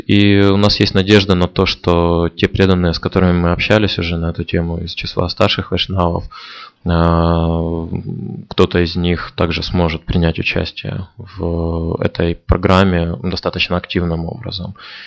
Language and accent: Russian; Kharkiv, Kharkiv Oblast, Ukraine; Я из Харькова.